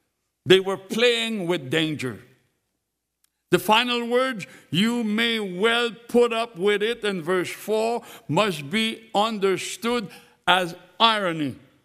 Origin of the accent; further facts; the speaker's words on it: Louisiana, United States; born there; I'm an American, man. I was born in Louisiana.